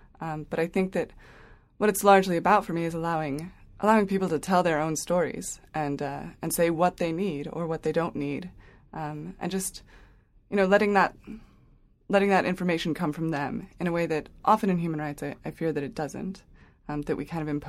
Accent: Jordan; also born or lived in Thailand / Bangladesh / Pakistan / England; And I was born in Thailand, and then we moved around Southeast Asia, Bangladesh, Pakistan, and then we moved to England, and then we moved to Seattle, and then we moved to Indonesia. And then after that, I lived in Jordan, and I lived there for middle school and high school.

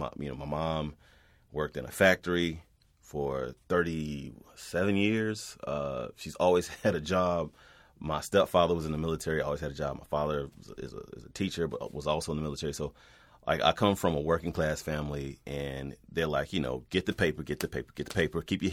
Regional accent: North Carolina, United States; I'm Southern. Like, culturally, I'm Southern. I'm from North Carolina.

